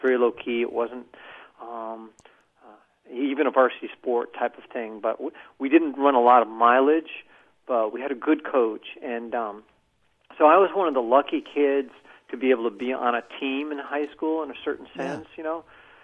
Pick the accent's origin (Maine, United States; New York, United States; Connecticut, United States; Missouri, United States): Connecticut, United States; Hartford; moved away; But I moved to Boston and saw the Boston Marathon for the first time. I'm from Hartford, Connecticut originally, about 100 miles away.